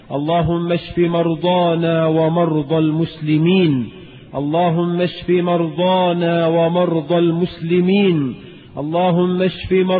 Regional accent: Egypt

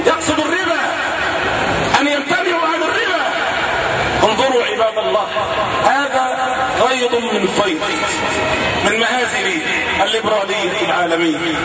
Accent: Egypt; أساءوا إلينا كمصريين وأساءوا إلينا كمسلمين

